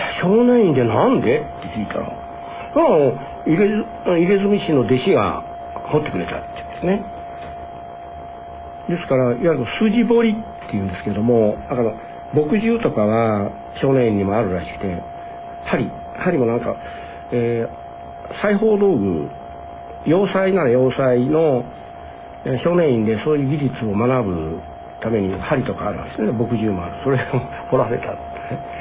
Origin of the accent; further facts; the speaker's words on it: Fukuoka, Japan; 僕も福岡の出身だから